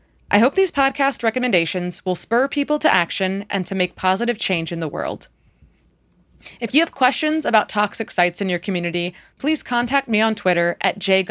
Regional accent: Texas, United States; I am certified to teach the subject in my home state of Texas.

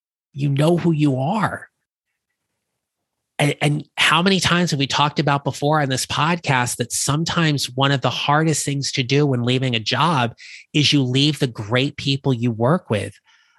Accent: New Jersey, United States; I was this guy from Northern New Jersey who just wanted to come down and work.

